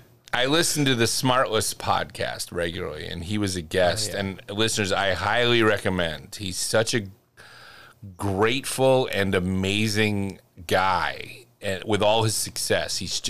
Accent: Northeast, United States; now in California, United States; See, I grew up in the Northeast where weather was vastly different.

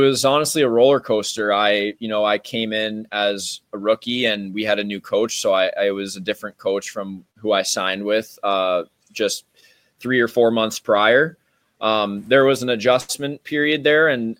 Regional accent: Florida, United States; Basically, hockey wasn't very big when I was growing up in South Florida.

